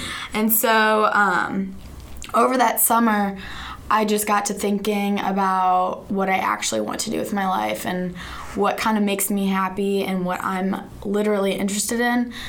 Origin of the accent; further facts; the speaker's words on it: St. Louis, Missouri, United States; I'm from St. Louis, Missouri, and my last name is actually German.